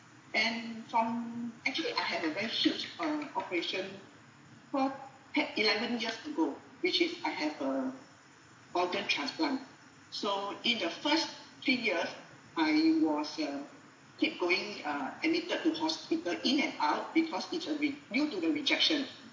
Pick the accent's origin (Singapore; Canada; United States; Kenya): Singapore; So, I'm from Singapore. I have been to Palilai for the past 2 years.